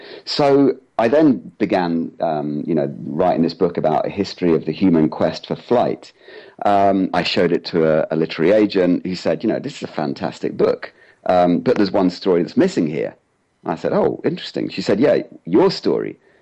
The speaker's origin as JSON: {"language": "English", "region": "Yorkshire and the Humber", "country": "United Kingdom", "tie": "born there", "said": "I was born in Yorkshire, which is a part of the UK, you know, sort of in the middle, I guess, but was very industrial, kind of very beautiful, kind of in the middle of nowhere in some ways."}